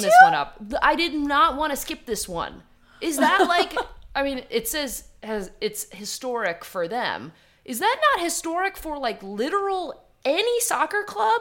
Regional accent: United States; I'm very American. What can I say?

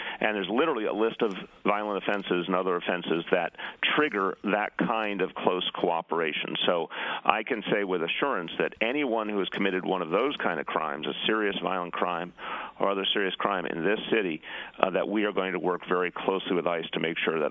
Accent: Massachusetts, United States; it turns out we're both from the Boston area in terms of where we grew up.

